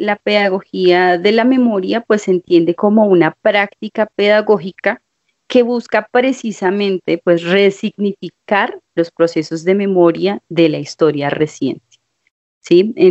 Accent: Venecia, Cundinamarca, Colombia; yo soy oriunda y diría mi abuelita, nacida y criada en Venecia, Cundinamarca. Es un municipio que está ubicado al sur del departamento.

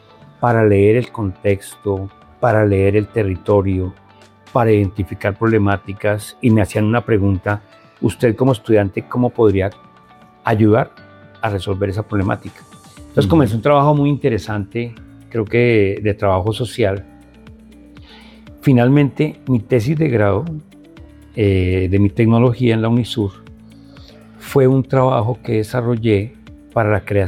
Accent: Soacha, Cundinamarca, Colombia; Yo nací en Soacha, un municipio que está a 14 kilómetros al suroccidente de Bogotá.

